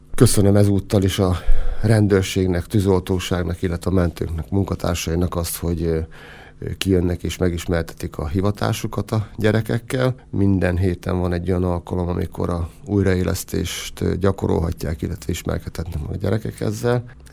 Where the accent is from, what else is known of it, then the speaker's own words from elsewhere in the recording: Gyula, Békés, Hungary; Gyulaiként igyekeztünk gyulai vállalkozókat megnyerni arra, hogy a programokban részt vegyenek.